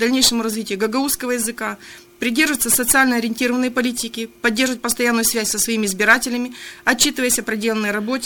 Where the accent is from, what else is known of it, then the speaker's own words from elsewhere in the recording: Comrat, Gagauzia, Moldova; я, коренная камрадчанка, гагаузка, жительница Гагаузии